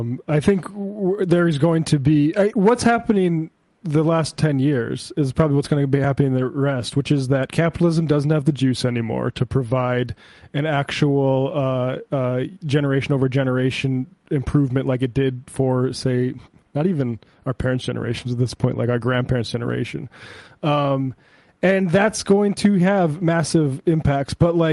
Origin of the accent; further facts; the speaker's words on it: North Dakota, United States; my home state, North Dakota, has had issues with white supremacists forming little enclaves and taking places over.